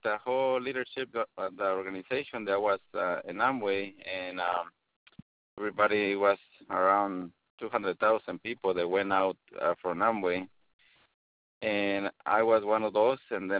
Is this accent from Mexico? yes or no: yes; Mexico; moved away; I came from Mexico in 97, and I started working as an electrician for a couple of different companies.